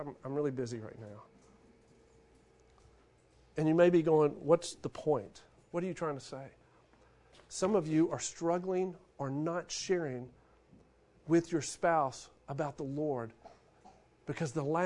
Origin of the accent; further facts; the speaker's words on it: Shreveport, Louisiana, United States; we had the door frame in our house growing up in Shreveport